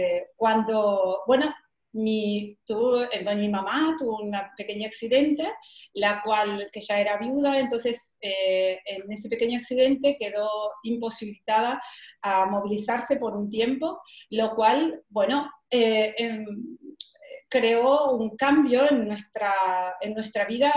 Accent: Argentina; now in Italy; Mi realidad es, soy una madre, de tres niños, que, bueno, como dije, vivo en Italia, soy argentina, vivo en Italia con mi marido y, bueno, trabajo como fisioterapeuta acá en Italia.

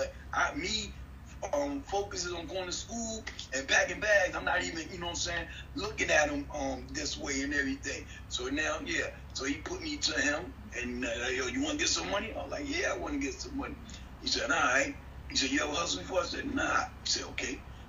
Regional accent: Queens, New York, United States; I'm born and raised in Southside Jamaica, Queens. Grew up there doing the norm, you know what I'm saying?

